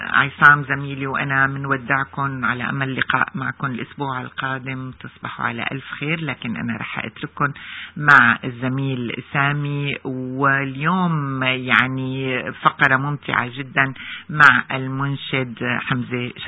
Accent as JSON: {"language": "Arabic", "town": "Damascus", "region": "Damascus Governorate", "country": "Syria", "said": "يمكن أنا لأنه من دمشق يعني مشهورة شام بي كافة شوارع القديمة"}